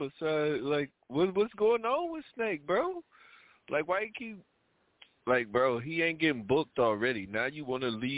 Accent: Indiana, United States; Yeah, that's the East Coast. I'm from the Midwest, bro. I'm from Indiana.

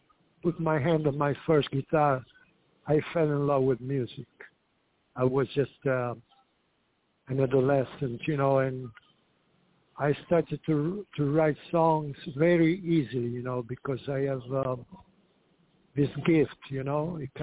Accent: Southern Italy, Italy; English is a second language; also born or lived in Los Angeles / New Orleans / Dublin / Philadelphia; now in Dominican Republic; I'm from southern Italy, and I've been living in L.A. for a while, and then New Orleans, Los Angeles, Dublin, Philadelphia. I've been in Ireland, too, in Dublin.

